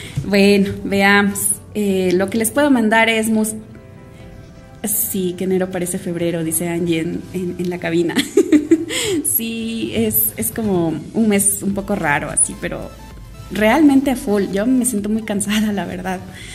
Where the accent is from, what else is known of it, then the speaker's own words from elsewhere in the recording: Loja, Ecuador; Para quienes no sepan, yo soy de Loja